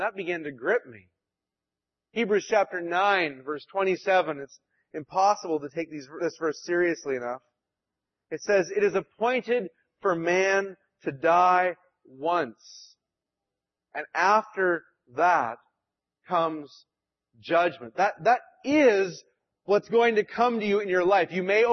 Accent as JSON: {"language": "English", "region": "Western Canada", "country": "Canada", "tie": "born or raised there", "said": "So I moved from Western Canada to Vancouver, which is sort of like the San Francisco of Canada."}